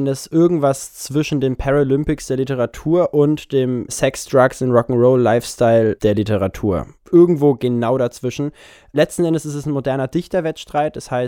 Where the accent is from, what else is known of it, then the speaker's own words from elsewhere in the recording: Erlangen, Bavaria, Germany; now in Nuremberg, Germany; ich bin 21 Jahre alt, ich wohne in Nürnberg, ich komme aber ursprünglich aus Erlangen